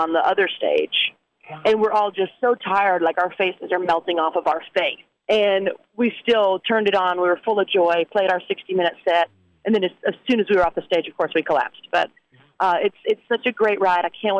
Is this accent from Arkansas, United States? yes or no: yes; Mammoth Spring, Arkansas, United States; I lived in Mammoth Spring, Arkansas, where I grew up in the Ozark Mountains. And right above that is the Missouri Line, and it was our station out of Thayer, Missouri.